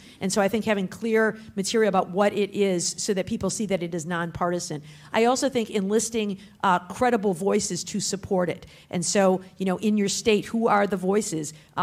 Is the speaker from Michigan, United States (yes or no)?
yes; Michigan, United States; But I know in my home state of Michigan, for example, Jocelyn Benson